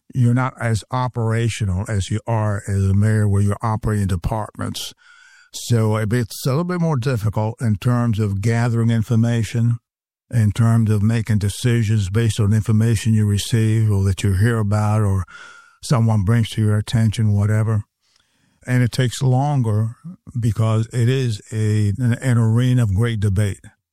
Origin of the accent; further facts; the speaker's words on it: Tampa, Florida, United States; Agriculture is not as big a thing as it was when I was growing up in Tampa